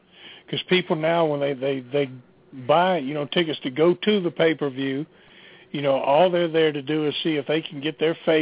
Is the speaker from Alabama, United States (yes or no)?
yes; Mobile, Alabama, United States; Now, I grew up in Mobile. I saw Columbus TV whenever, you know, I lived in Columbus, but I really didn't remember because I was real young.